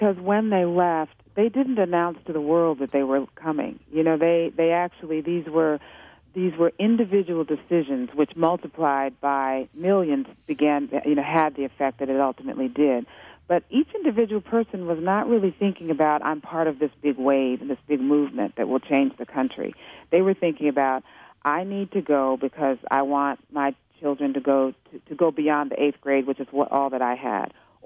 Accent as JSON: {"language": "English", "town": "Washington", "region": "District of Columbia", "country": "United States", "tie": "born or raised there", "said": "I grew up surrounded by the world of the Great Migration without realizing it. Growing up in Washington, I was surrounded by people who were from my parents' cohorts"}